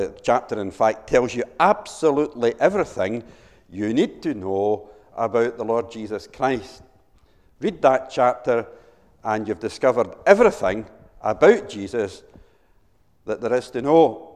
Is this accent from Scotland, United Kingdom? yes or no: yes; Motherwell, Scotland, United Kingdom; I come from Motherwell, and Motherwell Library is the one that I used most when I was younger.